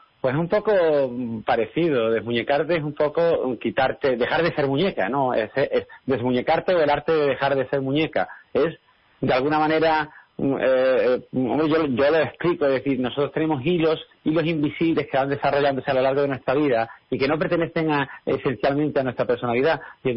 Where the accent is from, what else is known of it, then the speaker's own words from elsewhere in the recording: Seville, Andalusia, Spain; Y hombre, yo pues crecí en Sevilla, tenía muchas inquietudes artísticas